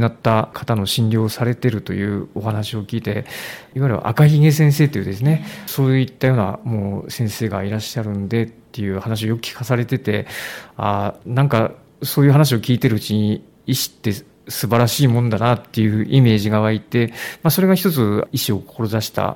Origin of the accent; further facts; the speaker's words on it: Toyama, Japan; now in Muroran, Japan; 僕はもともと富山県出身で、富山大学の方にずっと勤務してたんですけども、北海道に住むのは今回初めてです。